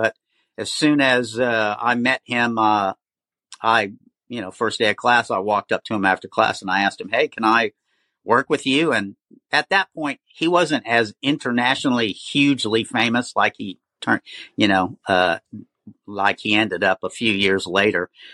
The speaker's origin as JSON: {"language": "English", "town": "Boston", "region": "Massachusetts", "country": "United States", "also_born_or_lived": "Florida / North Carolina / New Jersey / Oklahoma", "lives_now": "San Francisco, United States", "said": "No, I'm actually from Boston, and my dad was in the military, so we did a lot of travel, international as well as, you know, we've lived in a bunch of states, Florida, North Carolina, New Jersey, Massachusetts a couple of times, and Oklahoma."}